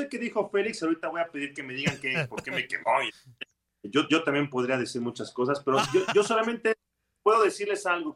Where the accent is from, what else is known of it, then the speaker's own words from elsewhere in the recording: Fresnillo, Zacatecas, Mexico; born there; also born or lived in Metepec / Guadalajara / Mexico City; no soy ni de aquí ni soy de allá. Nací en Fresnillo, Zacatecas.